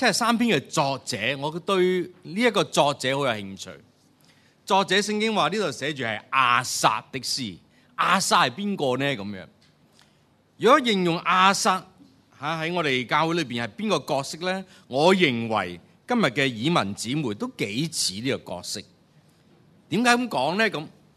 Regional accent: China; 我哋中国人有一句说话叫做善有善报

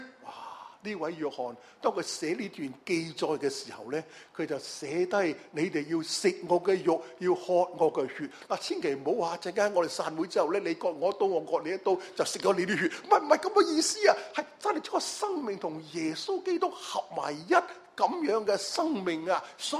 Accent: China; 我系中国人，爱慕主嘅话，因为我系基督徒

